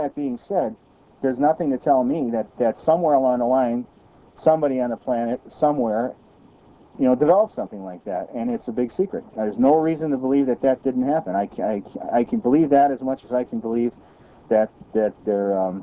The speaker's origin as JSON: {"language": "English", "region": "Missouri", "country": "United States", "said": "you know, like I said, I'm from Missouri, show me, that it's one way or the other."}